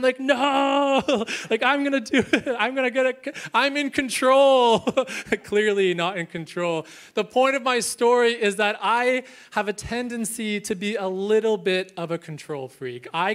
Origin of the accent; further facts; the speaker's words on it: Canada; I was born and raised in Canada, and growing up, I had this beautiful, beautiful dog.